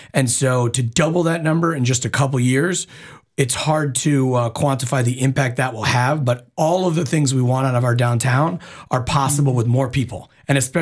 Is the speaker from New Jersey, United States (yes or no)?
yes; New Jersey, United States; I'm from New Jersey originally. My parents live in California.